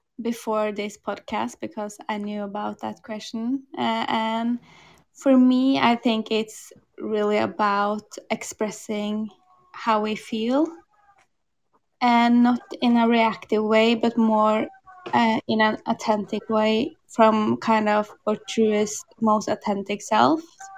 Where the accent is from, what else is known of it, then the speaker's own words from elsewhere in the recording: Norway; Yeah, I'm from Norway. I live in Oslo, and I'm 26 years old.